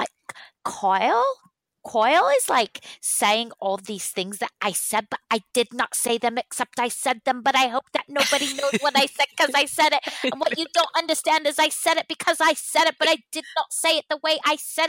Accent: United Kingdom; I think I'm British, so I talked to your mummy and your daddy

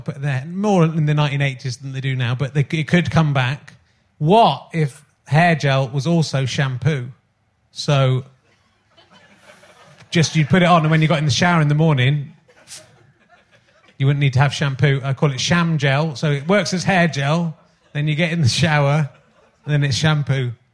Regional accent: South West England, United Kingdom; And I'm also from Somerset.

